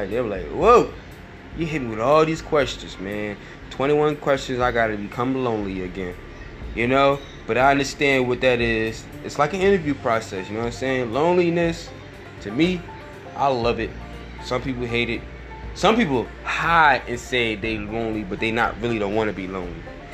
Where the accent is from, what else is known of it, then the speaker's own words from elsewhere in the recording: Philadelphia, Pennsylvania, United States; Listen, I ain't never hit a lot of chicks in my city. I'm from Philadelphia.